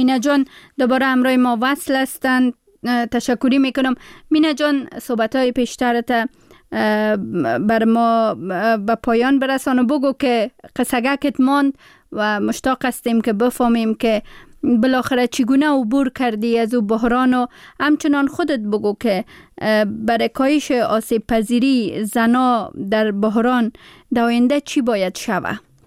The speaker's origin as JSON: {"language": "Persian", "country": "Pakistan", "tie": "born or raised there", "second_language": "Persian", "said": "ما هم در مهاجرت بزرگ شدیم در پاکستان"}